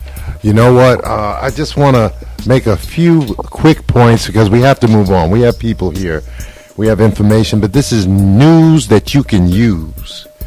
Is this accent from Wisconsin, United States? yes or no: no; New York, United States; Now, I was a youth from New York.